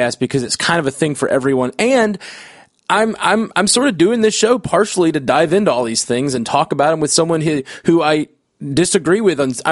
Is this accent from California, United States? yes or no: no; Alabama, United States; Maybe it's from where, maybe it's because I am from Alabama.